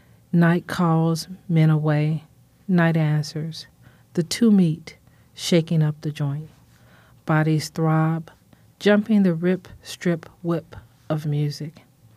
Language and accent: English; Chicago, Illinois, United States; I grew up primarily on the South Side, and later I moved to the Bronzeville area.